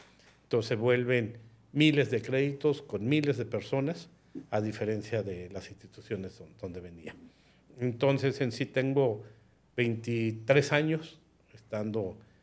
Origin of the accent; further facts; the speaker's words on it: Mexico City, Mexico; soy de la Ciudad de México.